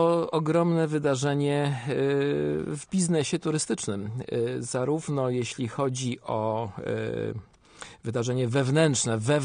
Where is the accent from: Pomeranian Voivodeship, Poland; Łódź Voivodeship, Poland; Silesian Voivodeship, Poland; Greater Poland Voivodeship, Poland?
Łódź Voivodeship, Poland; Łódź; Urodziłem się w Łodzi, to prawda. Całe życie tutaj mieszkam. Z nielicznymi wyjątkami wyjazdów zagranicznych.